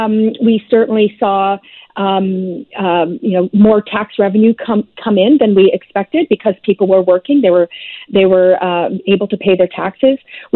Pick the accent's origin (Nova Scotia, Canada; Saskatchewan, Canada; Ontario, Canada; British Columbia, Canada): British Columbia, Canada; we were on solid fiscal ground as British Columbians because we have had, a series of balanced budgets for quite some time.